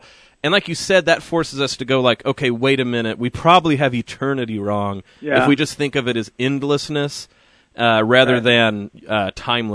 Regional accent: Oklahoma, United States; I actually think it's because I'm white trash from Oklahoma. And this is what I mean. I grew up Southern Baptist

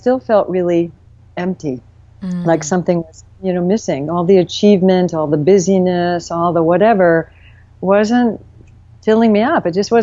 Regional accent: Flint, Michigan, United States; I started out, I grew up in Flint, Michigan, which is in the news a lot with a lot of problems right now and had some issues growing up. So I grew up in a factory town

